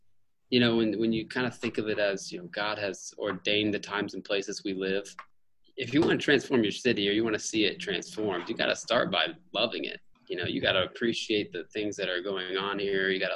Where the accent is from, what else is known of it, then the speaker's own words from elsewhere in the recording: Indianapolis, Indiana, United States; also born or lived in Evansville; And I grew up in Indianapolis, on the north side of Indianapolis. And I finished high school here in Evansville.